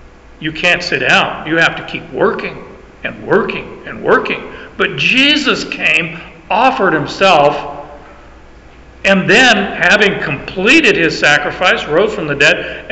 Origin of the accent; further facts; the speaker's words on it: Canada; Yeah, I'm a Canadian.